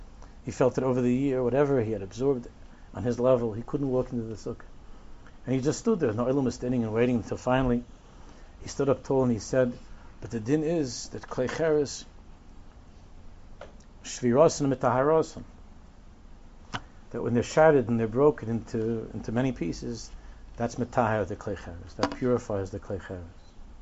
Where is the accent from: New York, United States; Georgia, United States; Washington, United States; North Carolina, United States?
New York, United States; Queens; from the time when I was growing up in Queens.